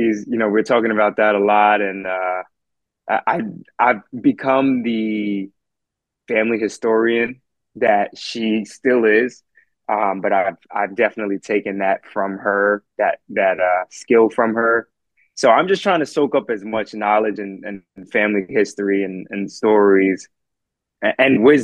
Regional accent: Tuckahoe, New York, United States; although I wasn't born in Tuckahoe, I grew up in Tuckahoe. I gave 25 years of my life in Tuckahoe.

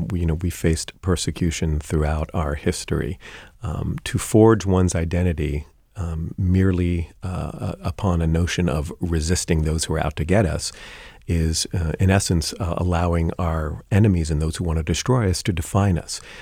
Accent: San Francisco, California, United States; I grew up in San Francisco.

